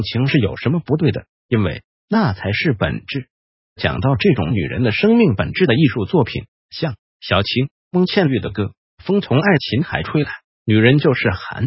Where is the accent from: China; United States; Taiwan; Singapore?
China; 我就会看到我们中国人因为发明了所谓的练功法